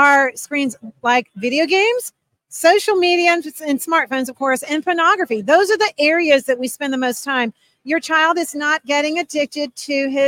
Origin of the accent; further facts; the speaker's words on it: Charlotte, North Carolina, United States; North Carolina. We're from Charlotte, North Carolina.